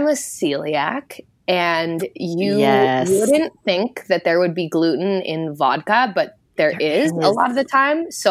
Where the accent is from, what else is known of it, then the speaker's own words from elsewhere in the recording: Alberta, Canada; how many people I would say I'm from Alberta and they'd be like, oh, Banff.